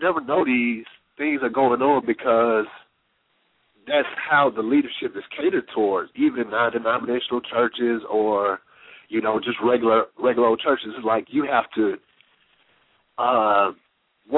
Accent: Chicago, Illinois, United States; now in Memphis, United States; Yes, I'm down in Memphis. I'm down in Memphis. I'm originally from Chicago, Illinois.

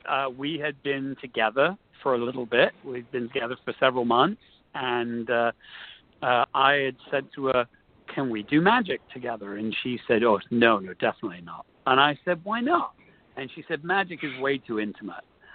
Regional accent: England, United Kingdom; So, you know, growing up in England, I was always sort of exposed to magic.

